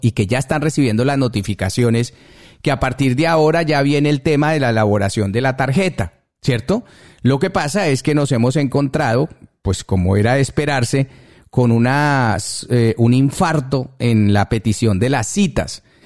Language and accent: Spanish; Colombia; ambos muy interesados como colombianos en el exterior